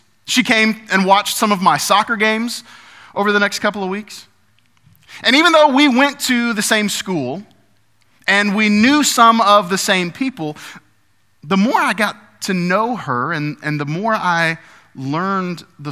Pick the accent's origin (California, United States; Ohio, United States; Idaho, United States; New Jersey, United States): Ohio, United States; Dayton; I grew up in Dayton, Ohio, and I went to a fairly large high school just outside of Dayton.